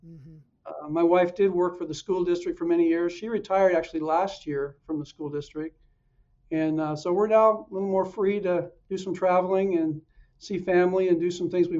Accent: Oregon, United States; Born and bred in Oregon.

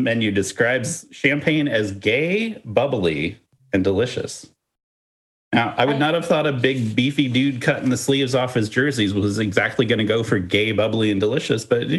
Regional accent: Midwest, United States; Although I say that, and I'm from the Midwest, and it's like, of course you put mayonnaise.

